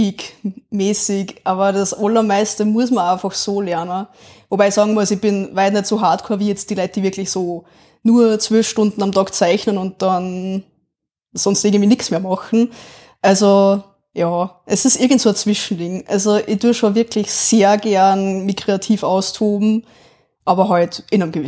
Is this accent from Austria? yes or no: yes; Upper Austria, Austria; Ich bin eine Oberösterreicherin und heute Künstlerin im Manga-Anime-Bereich.